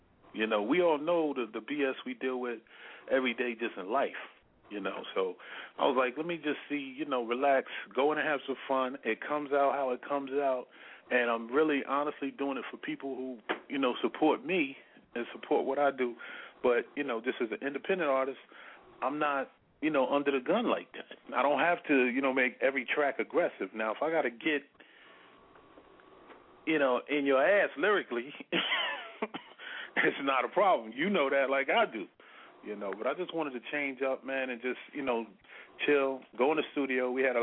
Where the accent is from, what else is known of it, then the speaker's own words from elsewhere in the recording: New York, United States; And I was born and raised in New York, so the whole movement come from top to bottom.